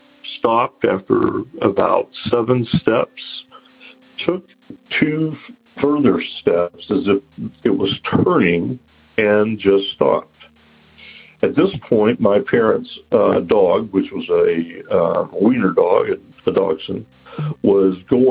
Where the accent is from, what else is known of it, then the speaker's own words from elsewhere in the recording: Tennessee, United States; I'm originally from Upper East Tennessee. And I grew up in a haunted house.